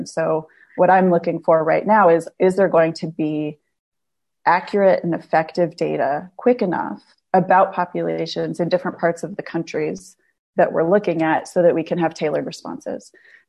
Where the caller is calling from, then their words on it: Cambridge, Massachusetts, United States; I'm calling in from Cambridge, Massachusetts